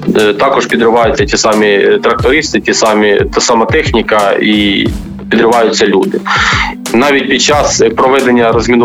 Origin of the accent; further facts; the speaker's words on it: Kherson, Kherson Oblast, Ukraine; Херсон – це моє найрідніше місто, я сам з Херсону.